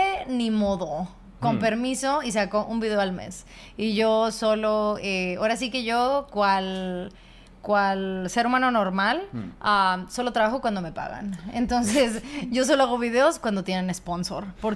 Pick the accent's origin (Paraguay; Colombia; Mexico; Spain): Mexico; Monterrey, Nuevo León; Yo soy de Monterrey, que es el norte de México. Yo no vivo cerca de la Ciudad de México en absoluto. O sea, yo vivo muy en el norte. Más cerca a Estados Unidos que a otra parte.